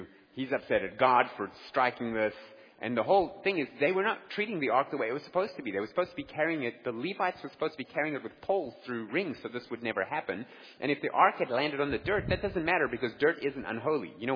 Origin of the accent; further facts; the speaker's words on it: South Africa; accent: South African; that is populated by South African Jews. So it's really interesting. You go there, they all speak with my accent